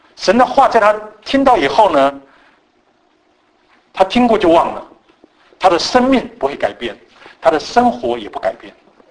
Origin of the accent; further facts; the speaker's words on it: China; 你知道我们中国人取名字都不是乱取的，对不对？我们中国人的名字都要取得很有意义。